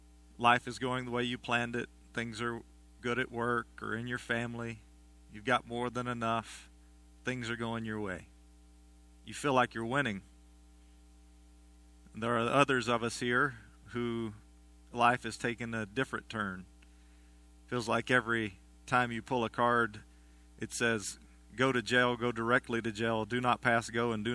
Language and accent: English; Batesville, Indiana, United States; and I am from Batesville, so it makes sense.